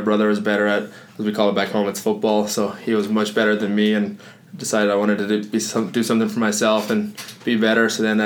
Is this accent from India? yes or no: no; Ireland; moved away as an adult; now in United States; I grew up in Ireland, came to America for college.